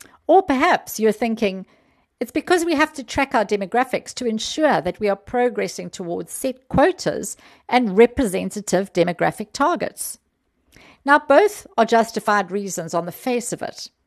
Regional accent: South Africa; I'm from South Africa

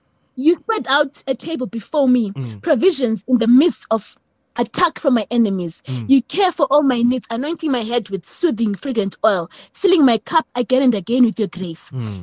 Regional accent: Zimbabwe; I'm from Zimbabwe.

